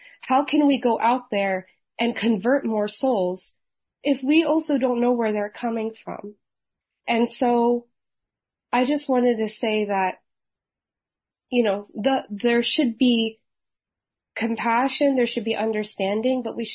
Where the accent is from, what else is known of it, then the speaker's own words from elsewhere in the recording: Philippines; And we're not just Catholic, we're Filipino Catholic, which means we're Catholic times 1,000.